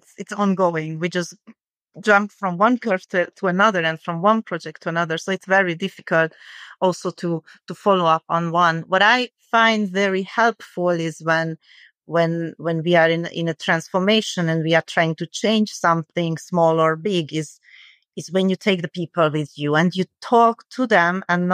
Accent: Hungary; English is a second language; When I grew up in Hungary, which is a post-communist country in the 90s.

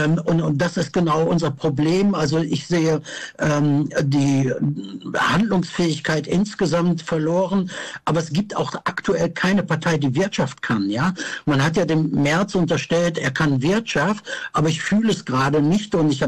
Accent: North Rhine-Westphalia, Germany; ich komme ja selber aus dem Sauerland, ja, und da ist es kalt, wir haben harte Winter, ja.

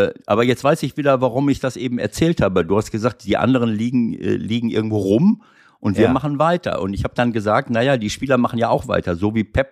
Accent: Schloss Holte-Stukenbrock, North Rhine-Westphalia, Germany; born there; 69 Jahre alt, geboren in Schloss Holte-Stukenbrock.

